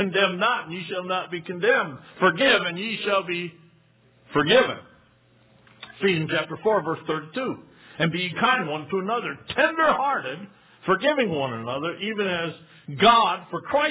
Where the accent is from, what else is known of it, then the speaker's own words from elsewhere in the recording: Montana, United States; also born or lived in Michigan; I'm from Montana. I may have been born in Michigan, but it was before I knew what Montana was.